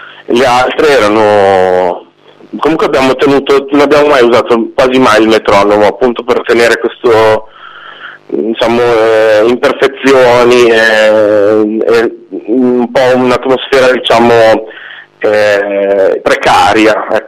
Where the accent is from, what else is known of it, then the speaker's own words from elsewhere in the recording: Modena, Emilia-Romagna, Italy; sono di Modena, sono cresciuto con loro